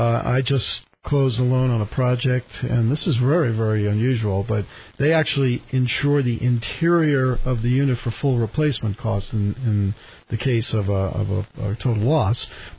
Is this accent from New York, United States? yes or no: yes; New York, United States; accent: New York; But it's my New York accent. 15 sounds like 50.